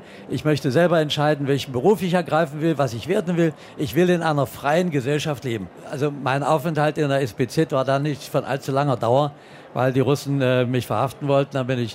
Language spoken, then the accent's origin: German; Magdeburg, Saxony-Anhalt, Germany; also born or lived in Halle; Ich bin Magdeburger und habe damals in Halle gelebt.